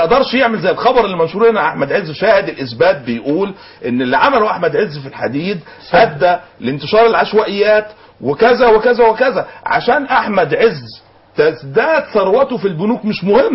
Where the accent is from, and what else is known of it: Minya, Minya Governorate, Egypt